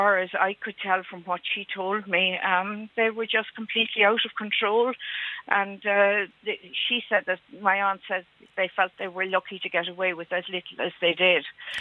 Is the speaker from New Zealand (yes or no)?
no; Cork, Munster, Ireland; I'm originally from Cork